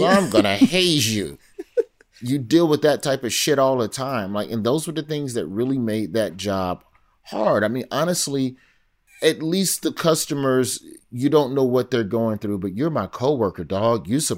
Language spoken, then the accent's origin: English; United States; I'm from America.